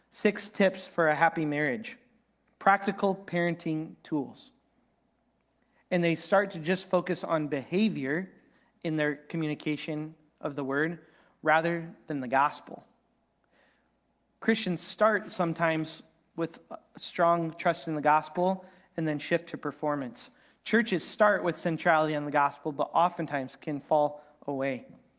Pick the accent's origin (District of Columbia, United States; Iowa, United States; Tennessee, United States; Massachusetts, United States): Iowa, United States; I'm from Iowa, so we say pop.